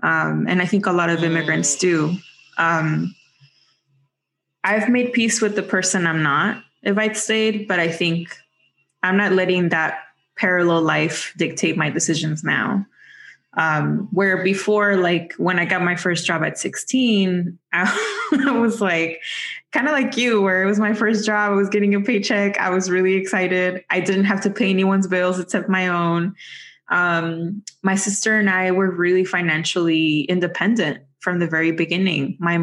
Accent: Mexico; English is a second language; I was growing up poor in another country. So I grew up in Mexico, as all of you know.

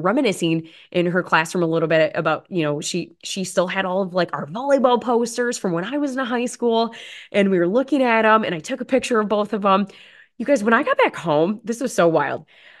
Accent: Potosi, Wisconsin, United States; So first and foremost, again, I had that drop off in Potosi, Wisconsin for my hometown.

